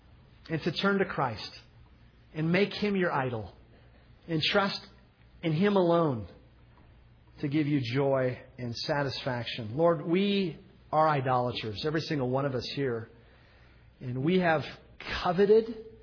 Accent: United States; Americans, I know I'm speaking as an American

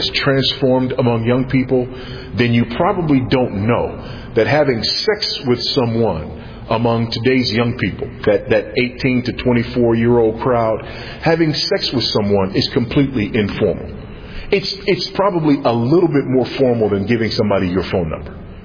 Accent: United States; So I'm not saying that it's controversial from the standpoint of me as an American living in another context.

